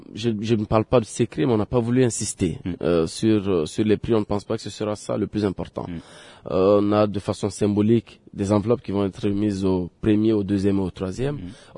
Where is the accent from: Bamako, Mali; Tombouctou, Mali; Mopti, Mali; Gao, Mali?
Tombouctou, Mali; Timbuktu; et que moi je suis de Tombouctou